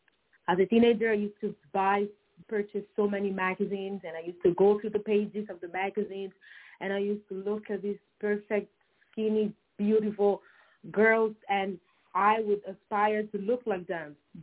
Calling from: Toronto, Ontario, Canada; Okay, I'm calling from Toronto, Canada.

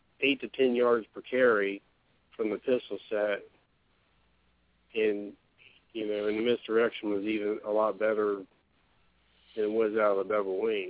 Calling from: Ohio, United States; I'm calling from Ohio.

